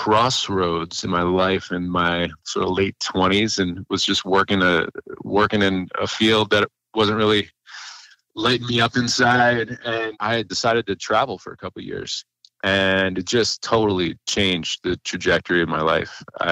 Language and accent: English; Baltimore, Maryland, United States; Grew up in Baltimore. I managed rock bands in my early 20s.